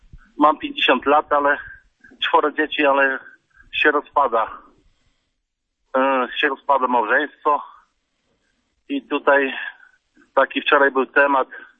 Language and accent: Polish; Rytel, Pomeranian Voivodeship, Poland; ja jestem z Rytla